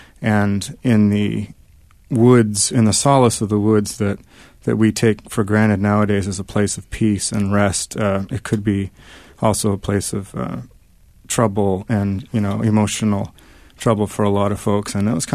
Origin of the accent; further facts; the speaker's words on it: Exeter, New Hampshire, United States; from Exeter, New Hampshire.